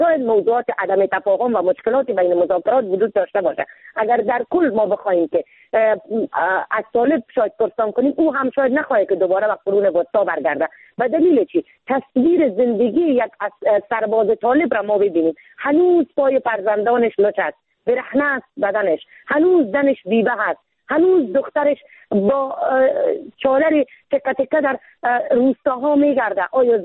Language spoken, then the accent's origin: Persian; Afghanistan; من زن افغان هستم، من شیر زن هستم.